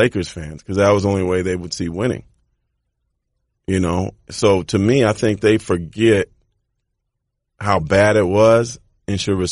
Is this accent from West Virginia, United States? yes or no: no; California, United States; But growing up in the Bay, they were so bad.